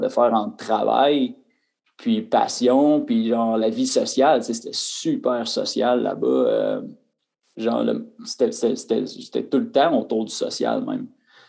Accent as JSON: {"language": "French", "region": "Quebec", "country": "Canada", "moved": "yes", "said": "Je suis parti du Québec, j'avais vraiment pas d'argent."}